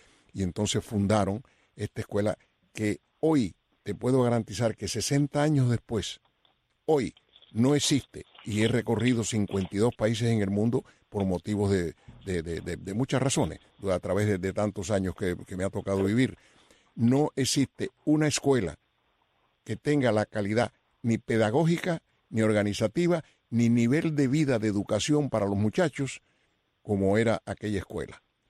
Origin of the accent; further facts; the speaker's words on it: Cuba; moved away as an adult; now in United States; yo salí de Cuba a principios de 1961, después que fracasó la invasión de Bahía de Cochinos con la Brigada 2506. Yo estaba en Cuba y salí de Cuba el 15